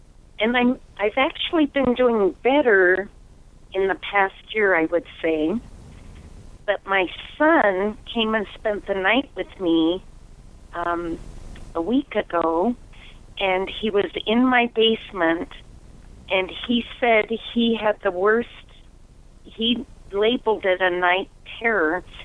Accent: Billings, Montana, United States; Hi, Danielle. … I'm from Billings.

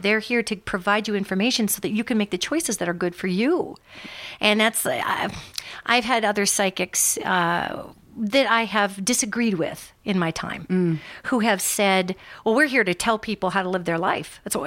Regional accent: Montana, United States; also born or lived in Los Angeles; from Los Angeles, I was 11 years down there, and I'm from Montana, obviously

